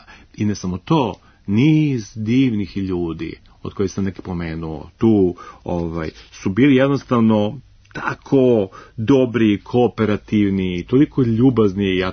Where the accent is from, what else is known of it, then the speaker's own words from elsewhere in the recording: Belgrade, Serbia; Jer meni je falio kao Beograđaninu.